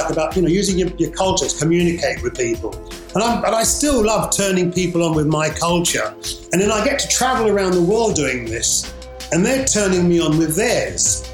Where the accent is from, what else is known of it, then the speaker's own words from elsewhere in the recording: Brixton, London, United Kingdom; I grew up in Brixton, and back then it was a collective of misfits that I guess now would be described as a multicultural community